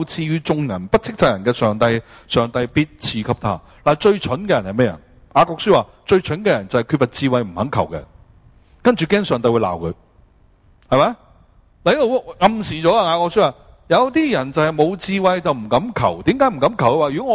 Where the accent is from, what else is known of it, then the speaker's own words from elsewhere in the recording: China; 我係中國人